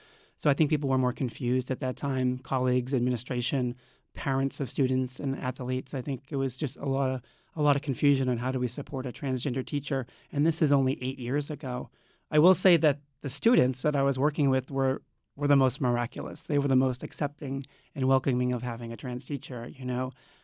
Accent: Boston, Massachusetts, United States; born there; I was born in Boston in 1967.

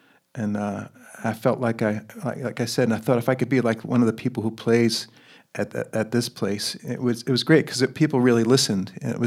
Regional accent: Colonia, New Jersey, United States; also born or lived in Newark, New Jersey; I was born there, and I grew up in Colonia, New Jersey, which is kind of central Jersey.

